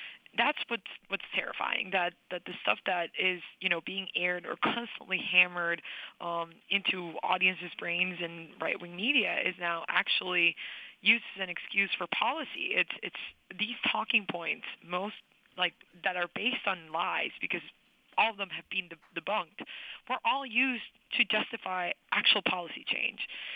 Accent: El Salvador; I grew up in El Salvador

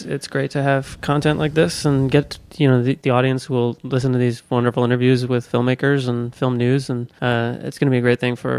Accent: New York, United States; I lived on the sixth story of this 6-floor walk up, and growing up in New York, you know, as Dan did as well, I think we all hung out on rooftops, because in New York you're always looking for funky spaces.

